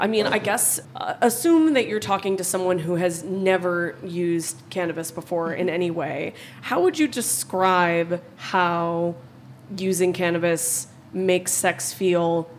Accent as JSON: {"language": "English", "region": "California", "country": "United States", "lives_now": "New York, United States", "said": "I'm from California, but I've lived in New York for 8 years."}